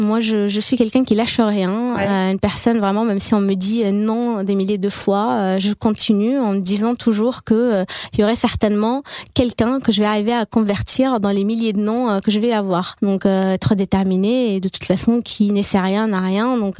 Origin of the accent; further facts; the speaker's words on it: Tunisia; Je suis tunisienne. Ma famille est vraiment 100% fonctionnaire.